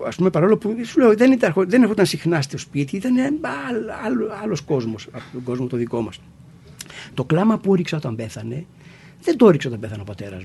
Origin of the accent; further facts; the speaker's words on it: Athens, Attica, Greece; Το σπίτι στο οποίο μεγαλώσαμε, ένα φτωχόσπιτο στον Γκίζη, με φτώχεια και με κακομοιριά τα πρώτα χρόνια, αλλά με μια τρελή υποστήριξη από τους γονείς μας.